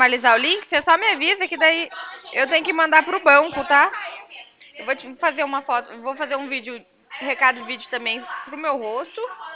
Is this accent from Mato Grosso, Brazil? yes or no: no; Paraná, Brazil; O meu 43, eu sou do Paraná.